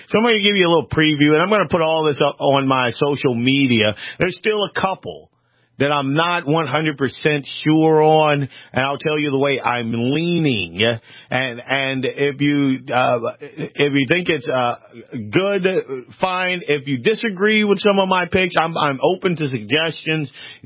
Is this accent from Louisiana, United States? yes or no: yes; Louisiana, United States; And it's kind of weird because I'm from Louisiana. I like the whole masquerade balls and that sort of thing